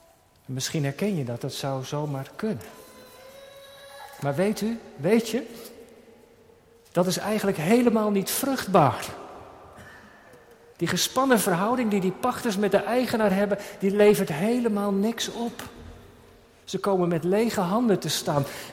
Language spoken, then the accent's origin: Dutch; Netherlands; Want we zijn toch wel Nederlanders, toch?